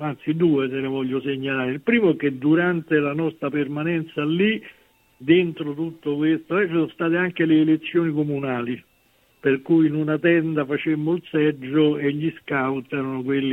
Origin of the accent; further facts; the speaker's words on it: Rome, Lazio, Italy; che veniamo da Roma, eccetera